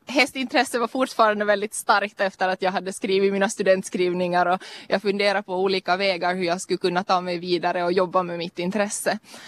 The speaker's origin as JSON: {"language": "Swedish", "country": "Finland", "lives_now": "Sweden", "said": "det har varit skönt att vara hemma i Finland också en lite längre period för en gångs skull."}